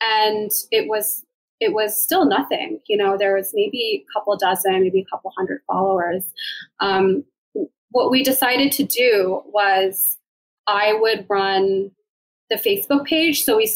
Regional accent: Maryland, United States; We're both originally from Maryland.

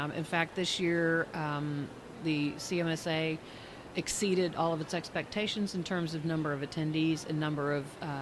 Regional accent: Kansas City, Missouri, United States; I'm actually from Kansas City, Missouri.

